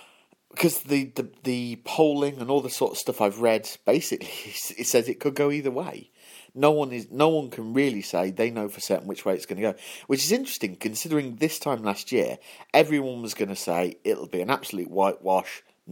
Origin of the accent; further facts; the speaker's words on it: England, United Kingdom; now in Wales; I'm an English man currently living in Wales. So that's my background on this one.